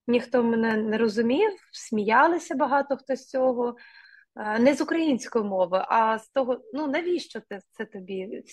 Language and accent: Ukrainian; Kyiv, Ukraine; first language Russian; Я 1990 року народження, тобто я ще народилась в Радянському Союзі. У мене проста сім'я, простих робочих професій батьки, сім'я корінних киян, російськомовна сім'я була.